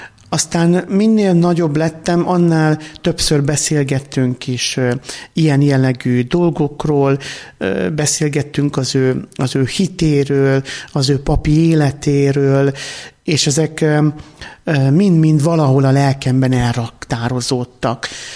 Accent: Dorog, Komárom-Esztergom, Hungary; én Dorogon születtem, és ott is éltem, egészen addig, amíg szemináriumban nem kerültem

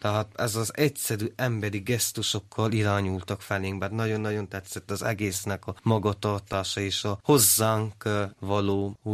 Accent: Transylvania, Romania; Tehát itt vagyunk mi, akik Erdélyből jöttünk

